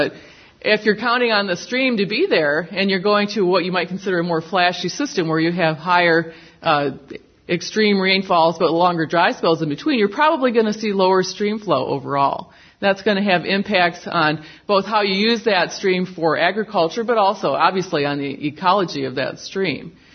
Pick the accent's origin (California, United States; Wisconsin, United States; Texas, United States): Wisconsin, United States; accent: Wisconsin; now in Southeast US; I'm now in the Southeast, even though I sound like I'm from Wisconsin.